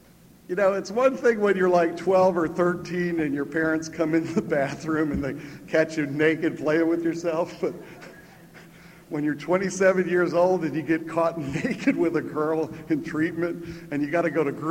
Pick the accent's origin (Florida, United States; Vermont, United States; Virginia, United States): Virginia, United States; I'll be able to say for the first time in 10 years that … I'm an addict from Virginia.